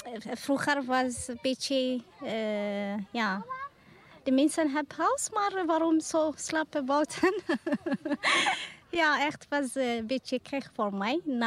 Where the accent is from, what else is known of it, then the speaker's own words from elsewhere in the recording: Eritrea; Dutch is a second language; Ik kom uit Eritrea.